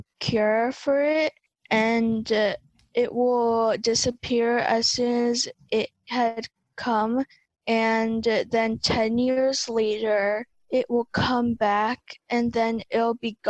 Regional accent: Hudson, New York, United States; I am a student of MC Smith, and I am also from Hudson.

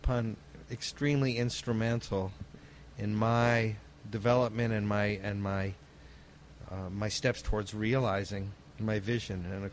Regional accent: Montreal, Quebec, Canada; I grew up in Montreal.

